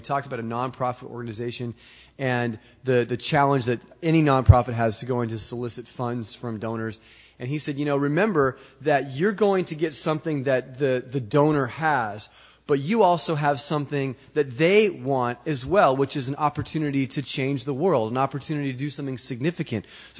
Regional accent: Phoenix, Arizona, United States; Well, I'm from the Phoenix area, Phoenix metro area in Arizona

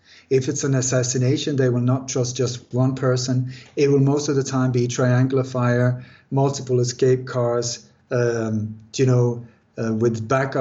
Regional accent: Sweden; also born or lived in Denmark; I was born in Denmark, grew up in Sweden. I thought that I lived in the perfect country.

